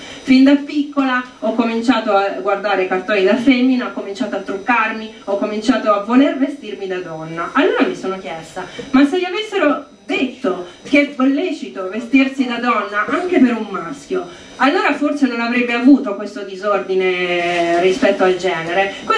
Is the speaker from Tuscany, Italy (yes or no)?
yes; Altopascio, Tuscany, Italy; io sono di Altopascio, provincia di Lucca